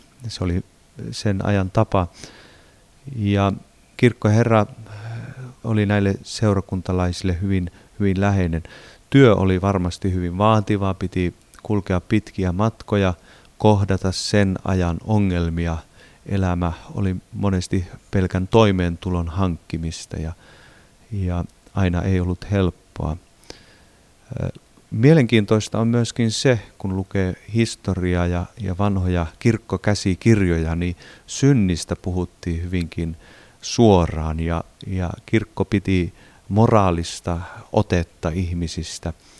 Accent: Ranua, Lapland, Finland; minä itse olen kotoisin tuosta Ranualta naapuripitäjästä.

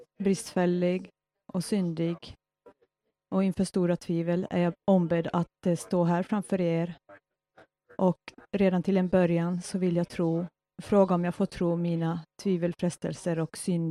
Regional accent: Pyhäjoki, North Ostrobothnia, Finland; de sommarmöten som hölls i Pyhäjoki för ett år sedan. Det var i min hemort.

